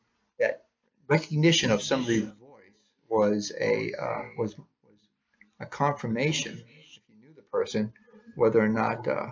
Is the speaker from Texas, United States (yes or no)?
no; Rhode Island, United States; moved away as an adult; now in Arizona, United States; I'm from New England. And even though I've lived in Arizona since 1998, 23 years now. Yeah, this month, 23 years. And I've been back to Rhode Island twice in that time